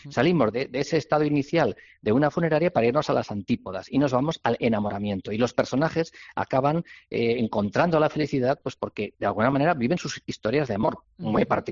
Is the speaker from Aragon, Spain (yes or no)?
yes; Zaragoza, Aragon, Spain; born there; conseguido ficcionar Zaragoza, me ha resultado muy cómodo, como no podía ser de otra manera, al fin y al cabo es mi ciudad natal